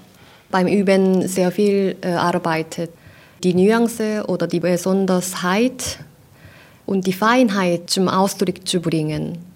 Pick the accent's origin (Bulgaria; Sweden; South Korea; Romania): South Korea; Seoul; now in Germany; Mein Leben in Deutschland ist auch sehr wahr, aber meine Heimat ist auch in Seoul.